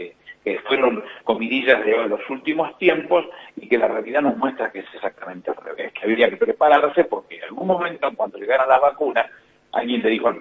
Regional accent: Quilmes, Buenos Aires Province, Argentina; born there; now in Lomas de Zamora, Argentina; Y yo que soy nacido en Quilmes, y mi madre vive en Quilmes, y que no me despego de Quilmes ni al cañonazo

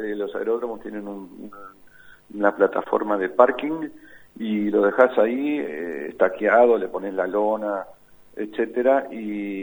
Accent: Argentina; como éramos argentinos y el avión era de matrícula argentina

